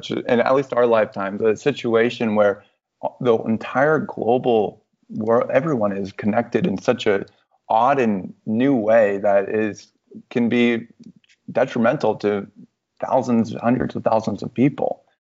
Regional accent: Orlando, Florida, United States; born there; also born or lived in New York / St. Louis / Chicago / Denver; I was born in Orlando, and but with this business, I was a very much a digital nomad for about 2-3 years

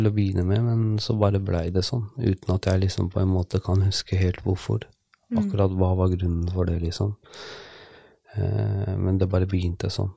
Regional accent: Oslo, Norway; Jeg født og oppvokst i Oslo. Jeg i midten av 30-årene nå. Jeg har vokst opp litt forskjellig i Oslo. Så for det meste så har jeg bodd egentlig litt forskjellige steder i Oslo nå.

